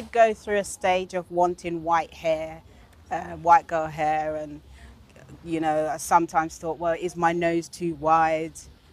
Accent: England, United Kingdom; born there; And they say, yeah, but you were born in England. I said, yeah, Jesus was born in a stable. But that doesn't make him a horse.

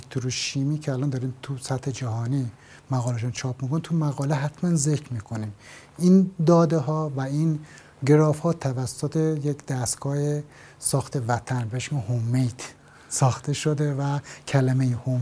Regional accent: Abadan, Khuzestan, Iran; born there; متولد آبادان هستم، یعنی پدرم اون موقع جز مهاجرین به آبادان بود.

